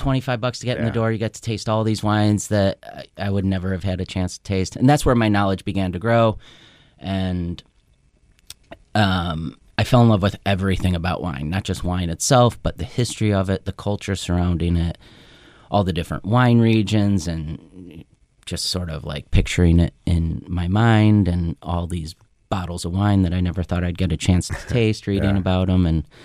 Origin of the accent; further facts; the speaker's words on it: Chicago, Illinois, United States; Growing up in Chicago, we always went to the other side of Lake Michigan.